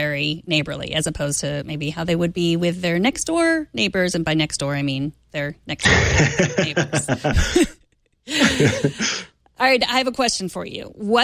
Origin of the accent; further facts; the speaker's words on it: Houston, Texas, United States; I grew up in Houston, and I've, you know, talked to, I don't have family there anymore, but friends.